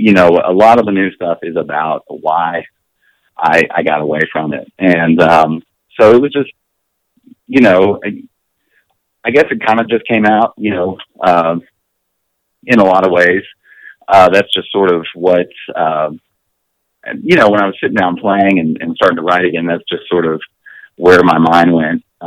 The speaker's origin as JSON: {"language": "English", "town": "El Paso", "region": "Texas", "country": "United States", "moved": "yes", "lives_now": "Los Angeles, United States", "said": "I moved to LA. I'm from El Paso originally. I moved to LA with an ex-girlfriend of mine"}